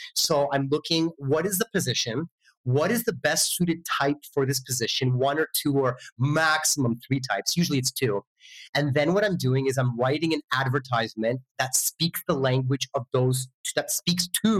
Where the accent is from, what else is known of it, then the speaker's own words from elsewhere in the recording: Vancouver, British Columbia, Canada; also born or lived in Europe; I was born in Europe, but I grew up in North America. Grew up in Vancouver, BC.